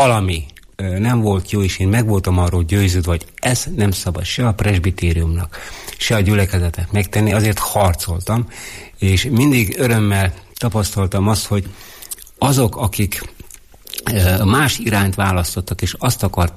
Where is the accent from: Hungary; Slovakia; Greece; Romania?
Romania; Gârceiu, Sălaj; Én szilágysági gyerek vagyok, ott születtem Szilágy Görcsönybe. Apai, anyai ágon gazdálkodtak, paraszt emberek voltak